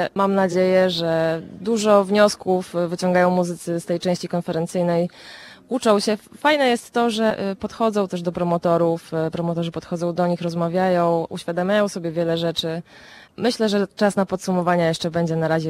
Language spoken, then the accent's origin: Polish; Wrocław, Lower Silesian Voivodeship, Poland; ponieważ jestem z Wrocławia, marzyło mi się, żeby zrobić to we Wrocławiu